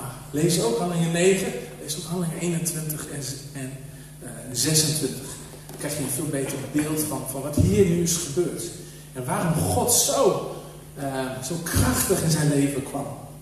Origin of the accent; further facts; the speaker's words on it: Netherlands; Misschien zijn wij als Nederlanders, hebben we wat meer keer nodig. Zo een beetje wat hardleers, koppig.